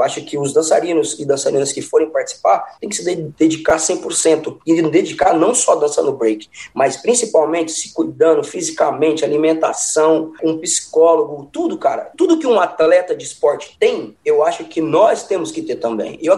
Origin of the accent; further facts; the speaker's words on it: Brazil; eu sou brasileiro, minha família é aqui